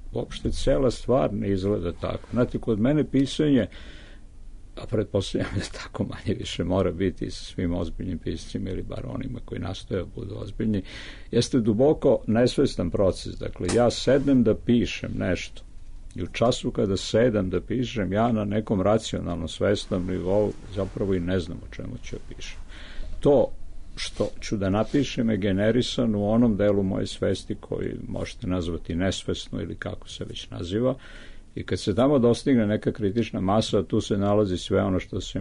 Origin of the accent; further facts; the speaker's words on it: Serbia; moj maternji jezik srpski. Ja sam samo netipičan srpski pisac, ali ja sam duboko, duboko srpski pisac